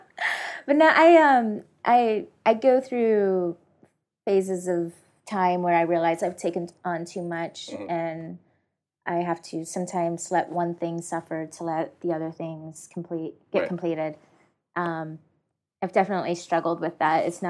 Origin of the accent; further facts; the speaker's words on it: Tennessee, United States; also born or lived in Memphis / Nashville; now in San Francisco, United States; I'm from Tennessee, and the idea of recycling is a thing people care about in Memphis and in Nashville. I lived in both Memphis and Nashville